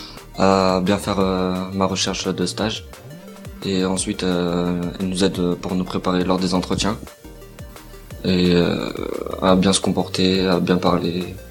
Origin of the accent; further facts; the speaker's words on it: Reims, Grand Est, France; j'ai 19 ans, enfin, je viens de Reims